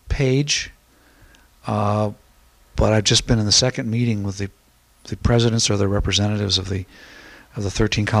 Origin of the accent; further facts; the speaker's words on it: Los Angeles, California, United States; I came from Los Angeles, where as the freeways developed, the notion was you could get anywhere in 20 minutes